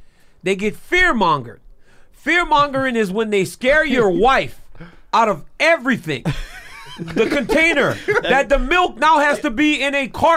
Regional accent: Louisiana, United States; I'm from the south. I'm from Louisiana, you know, so.

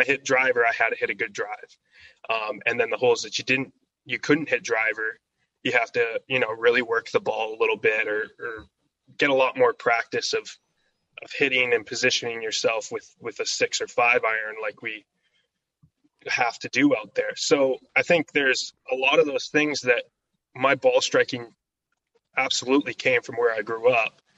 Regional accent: Canada; growing up in the North was, at the time, I didn't like it because I thought that it was very hard to get recognized being there.

